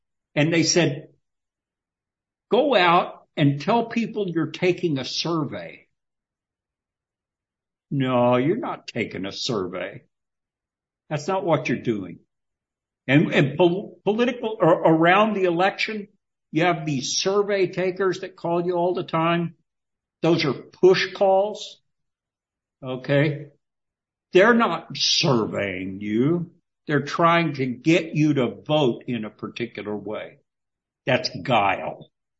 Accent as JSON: {"language": "English", "region": "the South", "country": "United States", "tie": "born or raised there", "said": "I grew up in the South where we have all kinds of backhanded compliments."}